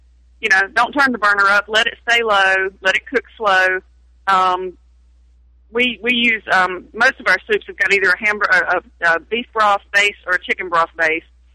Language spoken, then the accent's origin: English; North Carolina, United States; I am from the mountains of Western North Carolina